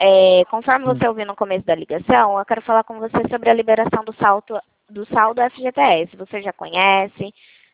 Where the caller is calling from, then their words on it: Ribeirão Preto, São Paulo, Brazil; de Ribeirão Preto.